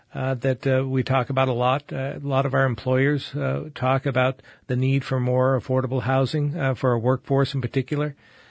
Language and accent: English; Barre, Vermont, United States; My hometown of Barrie, there's some beautiful homes that are underutilized. A lot of underutilized housing stock in many areas across the state.